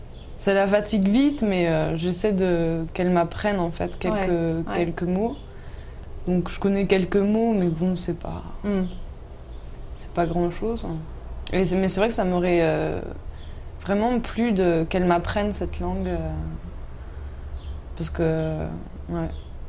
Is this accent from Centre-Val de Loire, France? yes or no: yes; Orléans, Centre-Val de Loire, France; accent: Southern French; quand je reviens sur Orléans, on me dit que j'ai l'accent du Sud.